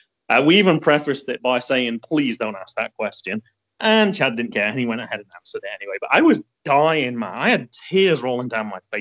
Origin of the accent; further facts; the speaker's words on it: United Kingdom; Being British as well, that's clearly the way to go.